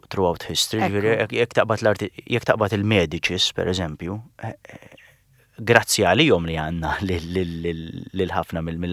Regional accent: Dingli, Western Region, Malta; Jien oriġinament meħad dingli.

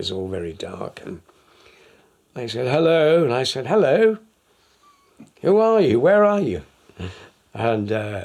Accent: London, United Kingdom; born there; also born or lived in Berkhamsted; I was born in London, in Clapham Common, and we had a house in Stormont Road

